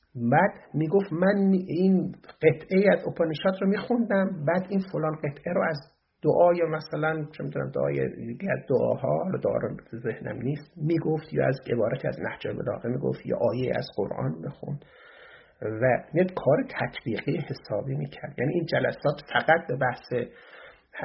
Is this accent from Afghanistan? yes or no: no; Iran; moved away; این 12 سالم که دور از ایران هستم،